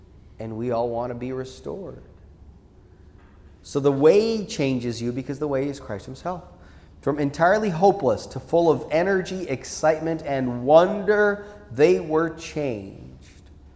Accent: Boston, Massachusetts, United States; I grew up in Boston

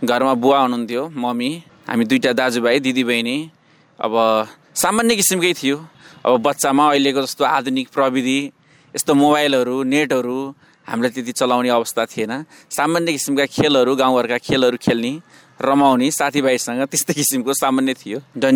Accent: Narayanpur, Bagmati, Nepal; born there; मेरो बाल्यकाल म चितवनमै जन्मिएको हो, चितवनको नारायणपुर भन्ने ठाउँमा। विक्रम सम्वत 2037 सालमा मेरो जन्म भएको

